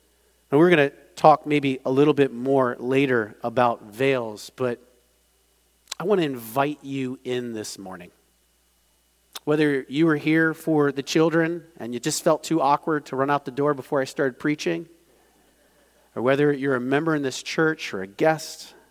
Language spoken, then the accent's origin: English; Maryland, United States; Now, I grew up in Maryland up north, so I'm going to try being southern for a moment.